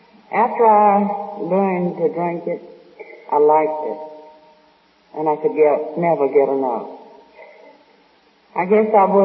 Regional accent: Atlanta, Georgia, United States; And when I said I was from Atlanta, well, I had to say Georgia because it was Atlanta, Texas.

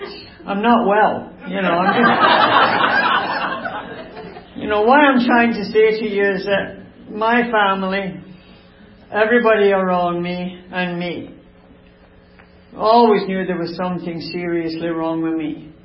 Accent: Glasgow, Scotland, United Kingdom; born there; I was born in Glasgow, Scotland. I'm an Irish Scot, you know, part Irish, part Scots.

